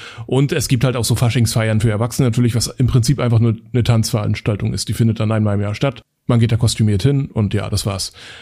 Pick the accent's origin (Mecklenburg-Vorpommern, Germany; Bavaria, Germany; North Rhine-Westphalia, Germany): Mecklenburg-Vorpommern, Germany; Rostock; komme ich aus Mecklenburg, aus Rostock beziehungsweise von der Müritz ursprünglich.